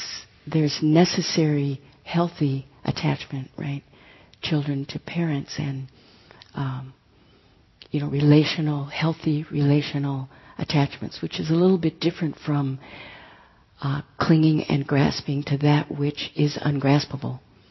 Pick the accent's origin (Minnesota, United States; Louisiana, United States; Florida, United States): Minnesota, United States; I used to think, I come from Minnesota. For years, being in California, I thought there was something the matter